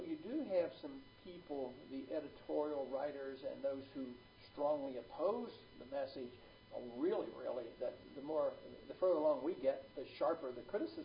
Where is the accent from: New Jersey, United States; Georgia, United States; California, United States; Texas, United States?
Texas, United States; And ironically, I'm from Texas. I have a nuclear power plant in my district.